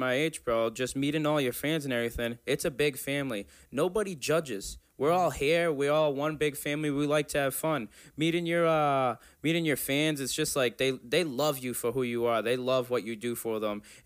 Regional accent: Rockland, Massachusetts, United States; also born or lived in Brockton; Nah, I'm not from Brockton. I am from Rockland. I was born in Brockton.

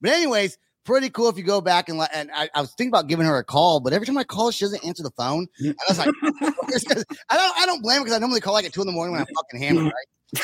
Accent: California, United States; just a little local band from my hometown in California

